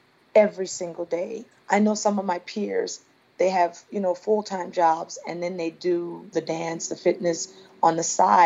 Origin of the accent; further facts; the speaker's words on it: Louisiana, United States; And Debbie Allen was the first person I saw, girl growing up in Louisiana, and there was no real dance, you know, real true dance.